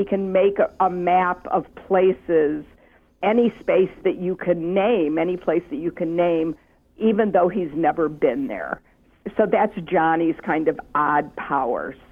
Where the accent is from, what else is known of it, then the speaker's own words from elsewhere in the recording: Detroit, Michigan, United States; when I was growing up in Detroit, there were no Howard Johnson's in Detroit itself.